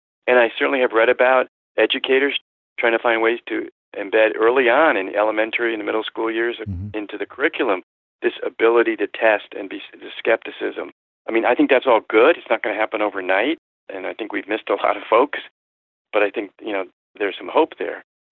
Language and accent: English; Connecticut, United States; born or raised there